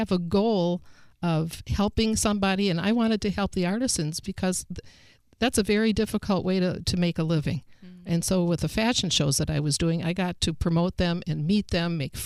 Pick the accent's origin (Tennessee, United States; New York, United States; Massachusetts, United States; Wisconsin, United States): Wisconsin, United States; Milwaukee; also born or lived in Indianapolis; From Milwaukee. Right. And when I moved down to Indianapolis, I didn't know anybody here.